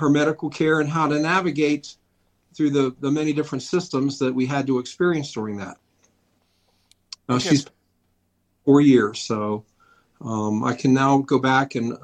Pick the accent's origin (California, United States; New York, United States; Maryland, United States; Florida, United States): Maryland, United States; Frostburg; Down in Western Maryland, called Frostburg.